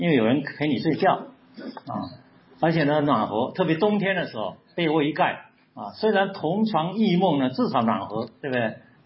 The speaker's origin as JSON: {"language": "Chinese", "country": "China", "said": "这个我们中国人讲的话很像啊"}